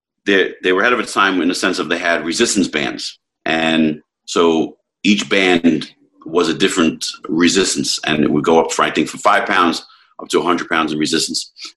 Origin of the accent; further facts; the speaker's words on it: Jersey City, New Jersey, United States; So, believe it or not, I grew up in Jersey City, New Jersey